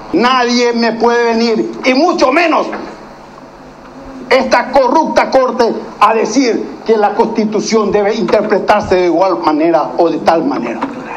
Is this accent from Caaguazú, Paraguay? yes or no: yes; Caaguazú, Paraguay; primero soy paraguayo, después soy colorado y también soy caguaseño.